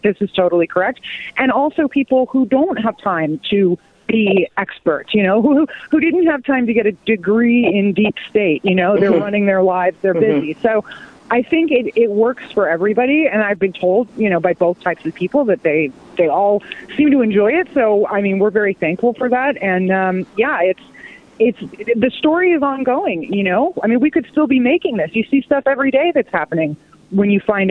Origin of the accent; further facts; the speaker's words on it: Los Angeles, California, United States; Luckily, I guess, my parents have always been conservative, even though I grew up in Los Angeles, and I went to USC film school